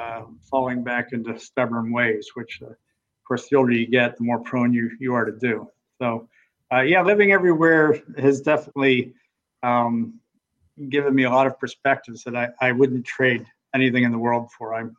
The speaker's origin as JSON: {"language": "English", "town": "Pittsburgh", "region": "Pennsylvania", "country": "United States", "tie": "born or raised there", "said": "For me, ironically, the furthest I made it from growing up in Pittsburgh as a child was to SeaWorld in Ohio, less than a few hours away."}